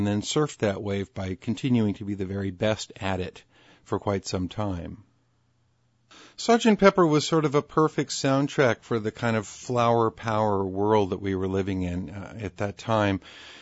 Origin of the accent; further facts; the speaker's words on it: California, United States; I am a Californian, and out here, there was the Summer of Love was going on